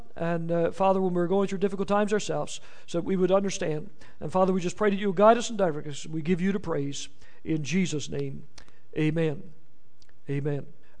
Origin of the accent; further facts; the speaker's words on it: Newfoundland and Labrador, Canada; Now, as a Newfoundlander, we always got a problem with our H's and leaving them off in some places, putting them in the wrong places.